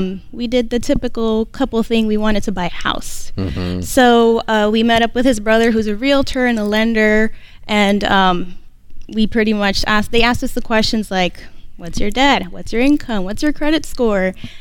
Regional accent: Orlando, Florida, United States; We're from Orlando, Florida.

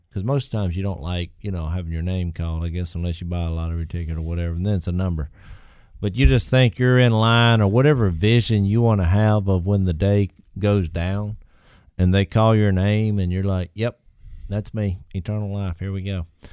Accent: Louisiana, United States; we're fired up because we're from Louisiana and LSU just dominated the game.

